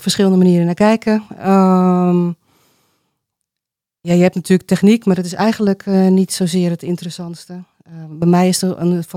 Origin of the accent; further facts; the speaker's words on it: Barendrecht, South Holland, Netherlands; also born or lived in Rotterdam; Geboren in het Sint-Klaren ziekenhuis in Rotterdam, maar opgegroeid na een week zat ik hier in Barendrecht.